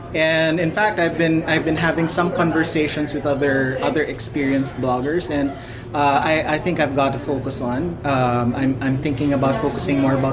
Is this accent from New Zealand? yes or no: no; Philippines; My personal experience is here in the Philippines because I'm Filipino and I'm based here in Manila.